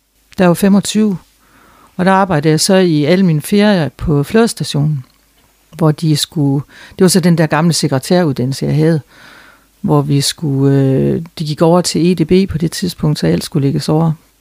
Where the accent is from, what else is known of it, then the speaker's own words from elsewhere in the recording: Jutland, Denmark; Og jeg var den eneste fra Jylland, som ikke var et eller andet.